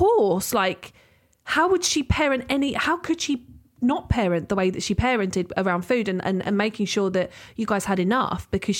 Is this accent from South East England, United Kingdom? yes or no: yes; Maidstone, South East England, United Kingdom; Darling, I'm from Maidstone, not Medway, so we'll talk.